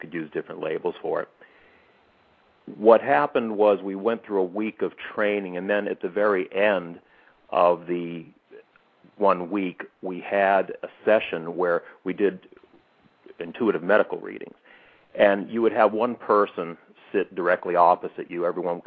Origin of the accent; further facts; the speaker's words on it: Boston, Massachusetts, United States; Sure. Well, I grew up in the Boston area.